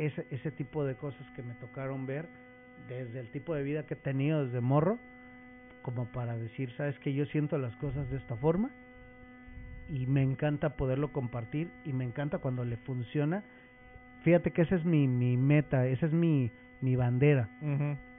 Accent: Cuautitlán Izcalli, State of Mexico, Mexico; Viejo, nosotros somos de Coatlán, Izcalli, claro.

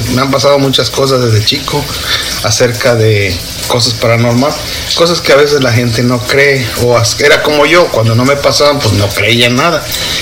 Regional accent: Mexico; Le digo: yo soy de México.

